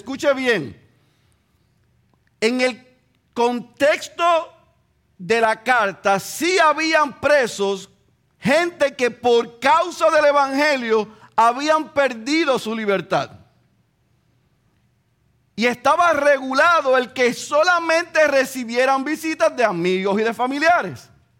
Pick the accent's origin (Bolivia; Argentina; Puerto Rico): Puerto Rico; ustedes se deben amar más que porque somos puertorriqueños